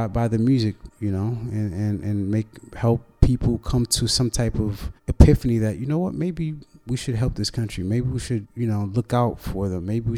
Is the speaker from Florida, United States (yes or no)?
yes; Miami, Florida, United States; born there; I wasn't born in Haiti. I was born in Miami. My mom and dad are from Haiti.